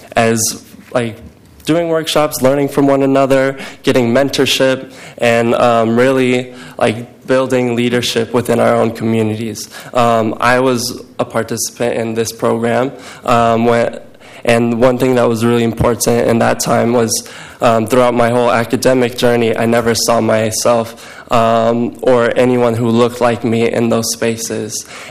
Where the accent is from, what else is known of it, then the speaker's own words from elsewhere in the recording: Portland, United States; my experience being born here, growing up in Portland, going to school here